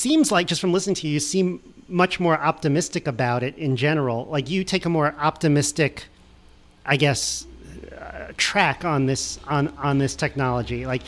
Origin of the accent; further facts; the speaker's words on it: Syosset, New York, United States; also born or lived in Weston, Connecticut; So, Syosset, Long Island, Weston, Connecticut.